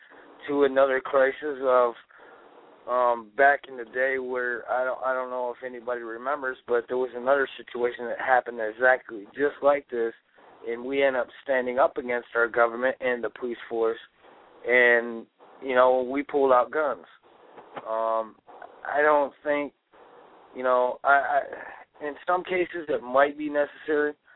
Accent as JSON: {"language": "English", "town": "Lansing", "region": "Michigan", "country": "United States", "tie": "born or raised there", "said": "I'm talking to you from right here, my hometown. Michigan, which is the Lansing capital."}